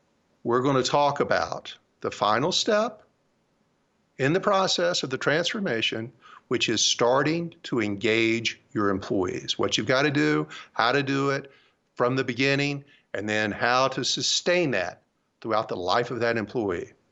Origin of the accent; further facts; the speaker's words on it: California, United States; In almost every state, with my home state of California included